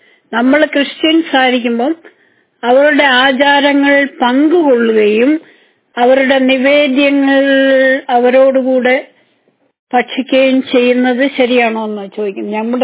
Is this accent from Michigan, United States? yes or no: no; Los Angeles, California, United States; I am from Los Angeles.